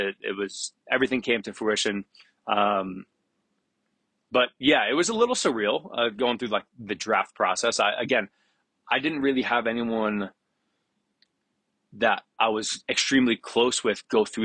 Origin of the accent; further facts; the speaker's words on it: New York, United States; Again, I'm from Westchester, New York. Like, I'm out of my element already going to Arizona